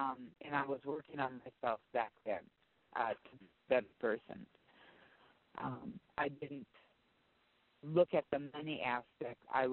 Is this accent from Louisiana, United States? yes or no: no; Los Angeles, California, United States; I'm originally from Los Angeles, and I was around during Charles Manson.